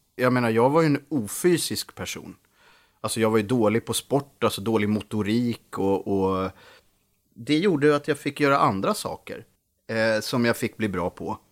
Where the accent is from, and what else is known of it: Sweden; born or raised there